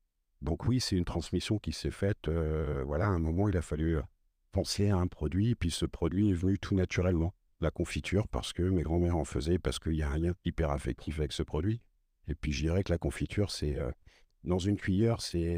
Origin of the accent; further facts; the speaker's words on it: Valognes, Normandy, France; J'ai grandi, mes grands-parents, mes arrière-grands-parents sont originaires de Valognes. J'ai grandi à Valognes, je passais toutes mes vacances à Valognes.